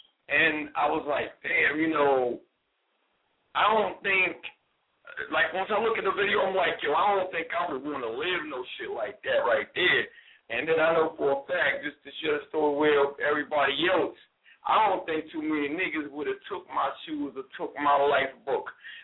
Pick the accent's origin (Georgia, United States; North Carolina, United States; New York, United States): North Carolina, United States; Monroe; A lot of people say I sound like I'm from up north. I'm originally from Monroe, North Carolina.